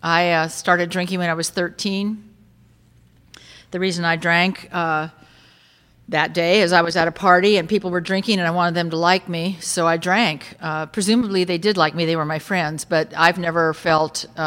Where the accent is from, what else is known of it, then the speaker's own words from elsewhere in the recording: Newport Beach, California, United States; I found out the one liquor store in Newport Beach where I grew up in California